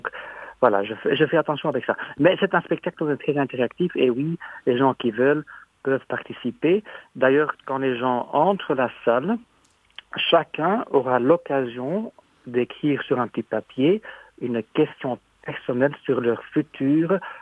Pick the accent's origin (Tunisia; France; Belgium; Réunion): Belgium; Flanders; Ici, chez moi, en Belgique, en Flandre, les gens sont encore beaucoup plus réservés